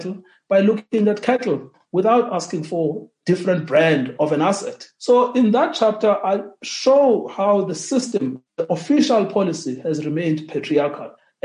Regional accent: Eastern Cape, South Africa; And I grew up in the Transkei.

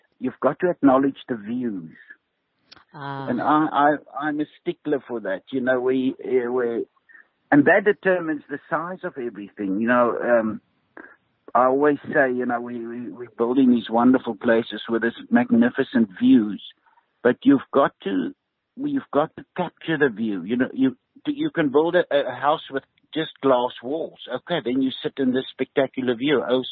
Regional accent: Ermelo, Mpumalanga, South Africa; We all grew up with corrugated sheeting. You know, I grew up in Ermelo. We had corrugated roof. We had stone walls. You know, we had simple floor finishes.

